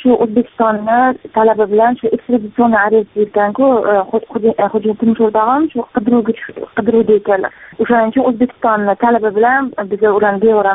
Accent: Tashkent, Uzbekistan; men O'zbekiston Toshkent shahridanman.

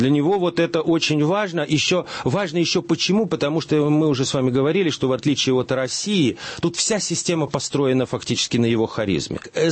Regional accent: Belarus; Мы, белорусы, согласно этой идеологии, остались верными.

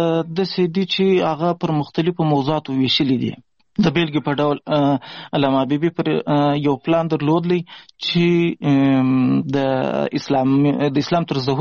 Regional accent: Pishin, Balochistan, Pakistan; also born or lived in Ghazni, Afghanistan; زه خو اصلا د افغانستان د غزنی ولایت اوسېدونکی یم. د مهاجرت شپې ورځې په پاکستان کې تیروم. په پاکستان کې زیږیدلی یم. د کوټې سره نږدې پښین ښار ګوټې ورته وایي، په دې پښین ښار کې اوسېږم.

